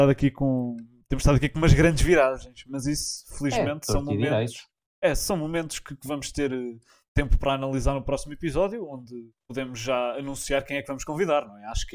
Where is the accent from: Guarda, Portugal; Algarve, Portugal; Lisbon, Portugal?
Lisbon, Portugal; Cascais; tenho 16 anos, sou militante da Juventude Popular de Cascais, sou de Cascais